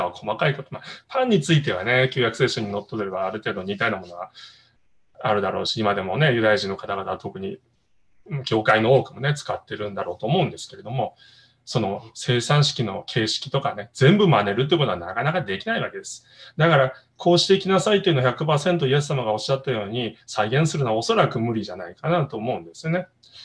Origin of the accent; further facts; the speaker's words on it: Hiroshima, Japan; なかなかね、広島のうちの田舎もそうでしたけど、食パンを薄く切って、四角に切ってみんなが、指先でつまんで食えるようなことをね、してました。